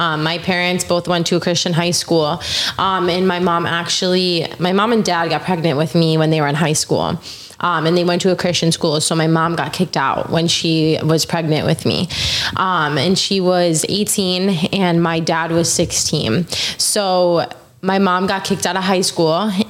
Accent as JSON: {"language": "English", "town": "Rochester", "region": "New York", "country": "United States", "said": "So I'm from Rochester, New York, which is 6 hours north of the city."}